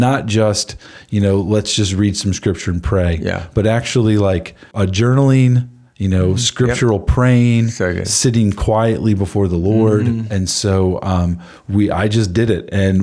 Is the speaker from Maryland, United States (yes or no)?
yes; Maryland, United States; So I grew up in Southern Maryland outside of D.C.